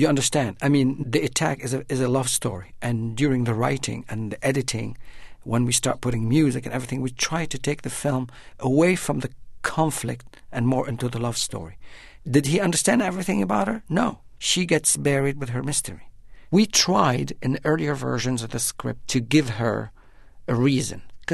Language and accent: English; Beirut, Beirut Governorate, Lebanon; moved away as an adult; now in United States; I grew up in Beirut. I lived through many battles. The 1973, I was young, and 1982, the Israeli invasions, and 2006 between Hezbollah and Israel. And before I emigrated to the States in 83